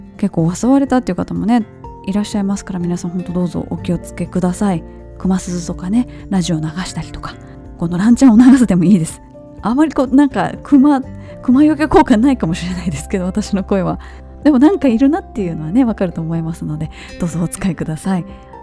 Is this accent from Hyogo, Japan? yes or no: yes; Kobe, Hyogo, Japan; 私の地元神戸で行われました六甲縦走キャノンボール